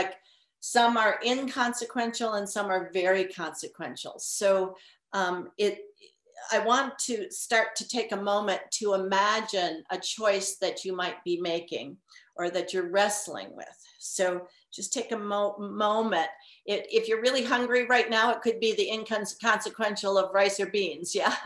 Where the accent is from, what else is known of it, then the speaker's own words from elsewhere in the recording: Chicago, Illinois, United States; I'm coming from Chicago. Champaign. I'm a Chicagoan.